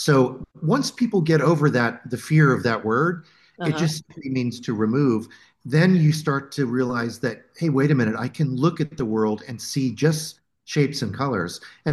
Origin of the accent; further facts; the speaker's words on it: Rokeby, South Carolina, United States; growing up in Rokeby, South Carolina, it was marsh scenes and the beach and sand dunes and really simple docks and all that kind of stuff.